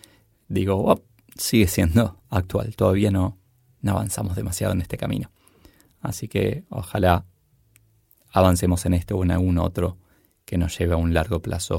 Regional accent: Argentina; Creo que nos falta discusiones en mi país, en la Argentina

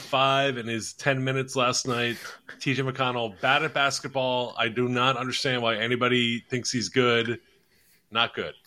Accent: Philadelphia, Pennsylvania, United States; I'm from Philly.

